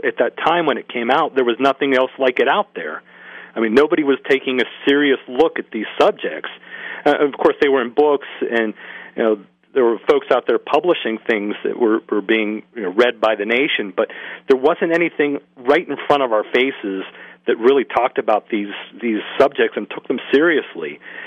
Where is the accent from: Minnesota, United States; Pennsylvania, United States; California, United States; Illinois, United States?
Pennsylvania, United States; Greensburg; He's from my hometown of Greensburg, Pennsylvania.